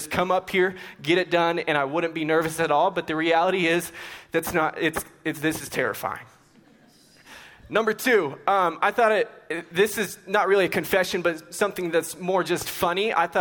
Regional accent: Lubbock, Texas, United States; also born or lived in Albuquerque, New Mexico; I was born in Albuquerque, New Mexico. I lived there for about 4 to 5 years, and then my family and I moved to Lubbock, Texas. And so I love West Texas.

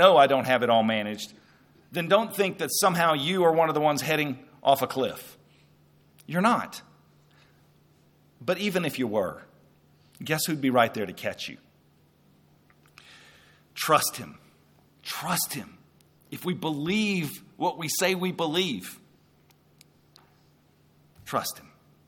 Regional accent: Nashville, Tennessee, United States; now in Lubbock, United States; I grew up in Nashville, Tennessee. And when I first moved here, my parents were both Texans, so I knew Texas and loved Texas. But when I first moved here to Lubbock, I thought, wow, this is hard.

